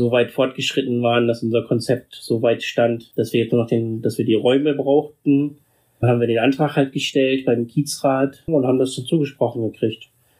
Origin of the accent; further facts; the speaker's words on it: Bremen, Germany; ich bin 1972 in Bremen geboren und bin in so einer ziemlich kaputten Familie aufgewachsen